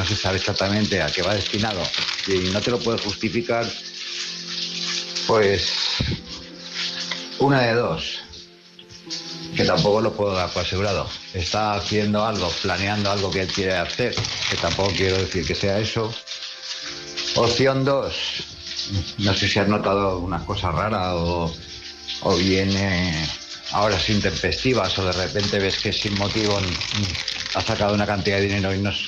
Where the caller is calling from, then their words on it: Palma, Balearic Islands, Spain; de Palma Mallorca